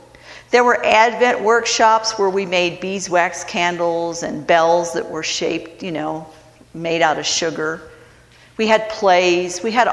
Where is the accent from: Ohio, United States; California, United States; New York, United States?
Ohio, United States; Cleveland; I grew up in the United Church of Christ in Cleveland, Ohio.